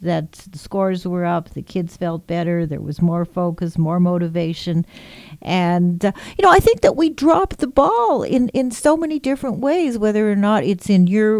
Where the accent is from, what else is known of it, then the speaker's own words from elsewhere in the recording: Winnipeg, Manitoba, Canada; I was very, very fortunate as a young child, you know, growing up in Winnipeg, skating and competitive tennis and competitive badminton.